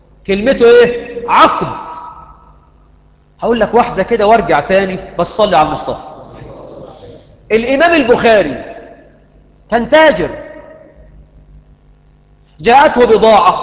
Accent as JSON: {"language": "Arabic", "country": "Egypt", "said": "احنا عندنا في مصر يقول لك بلفت الزبون، بلفته كلفته."}